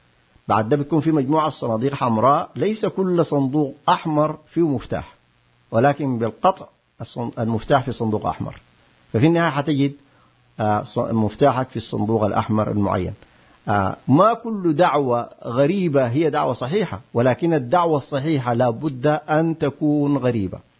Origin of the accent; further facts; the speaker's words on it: Sudan; وكما يقال دائما عندنا في السودان